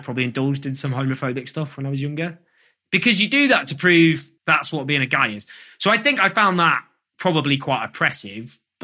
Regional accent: Stockport, North West England, United Kingdom; so I grew up in Stockport

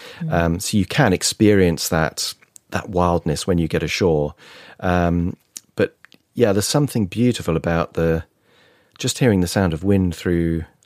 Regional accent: United Kingdom; it was probably all part of growing up and being British and being an intrepid explorer and cameraman.

